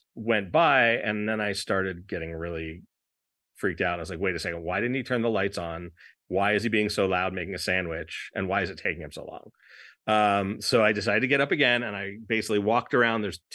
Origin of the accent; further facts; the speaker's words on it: Los Angeles, California, United States; I mean, what do I know? I'm from Los Angeles.